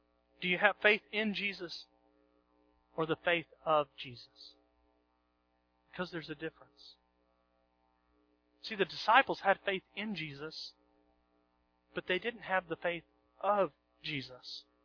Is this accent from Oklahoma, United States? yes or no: yes; Oklahoma, United States; I grew up in Oklahoma. Everything's flat there.